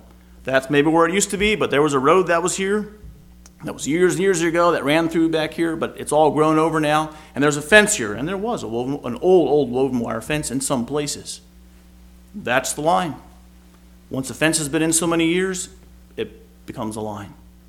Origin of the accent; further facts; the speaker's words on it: Indiana, United States; I grew up in Indiana.